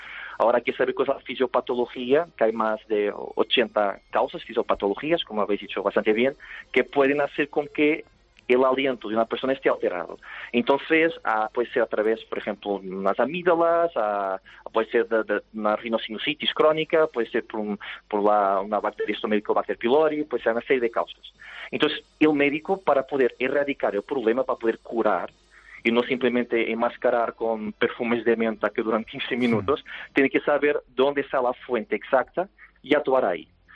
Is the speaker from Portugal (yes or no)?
yes; Portugal; Spanish is a second language; soy portugués.